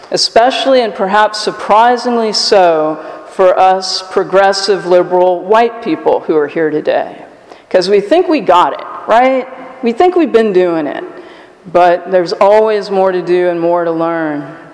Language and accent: English; Virginia, United States; Also, my experience growing up in Virginia, I went to high school, I mentioned last week, outside of Charlottesville in Albemarle County